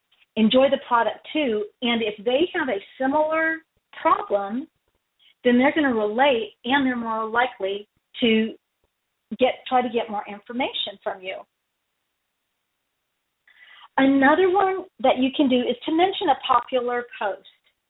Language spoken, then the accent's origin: English; Del Rio, Texas, United States; it's actually 10 things to do in my hometown of Del Rio